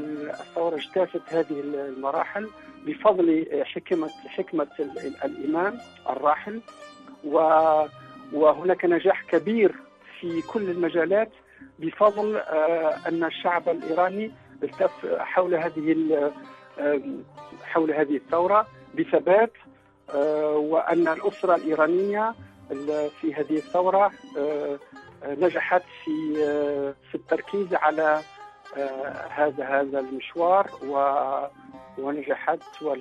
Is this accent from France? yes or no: yes; France; فرنسي من أصل تونسي.